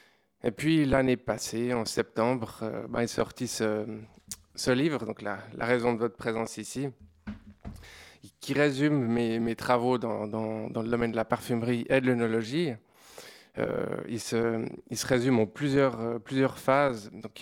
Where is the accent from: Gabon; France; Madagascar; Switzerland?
Switzerland; accent: Swiss; Comme vous l'entendez, je viens d'une autre contrée, hein, mon petit accent suisse.